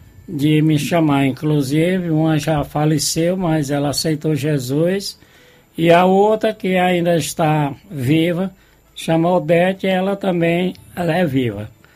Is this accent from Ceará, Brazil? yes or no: yes; Nova Russas, Ceará, Brazil; Eu nasci e me criei aqui em Nova Rússia, sou filho legítimo da cidade de Nova Rússia.